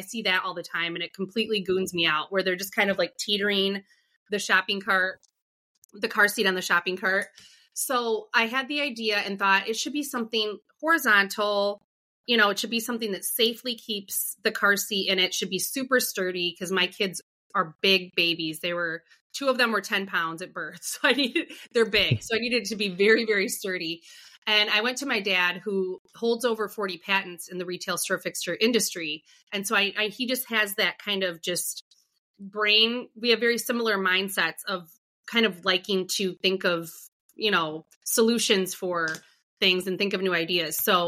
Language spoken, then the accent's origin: English; Rockford, Illinois, United States; now in Naperville, United States; So I'm from Rockford, Illinois. I currently live in Naperville, Illinois, and I'm the middle child.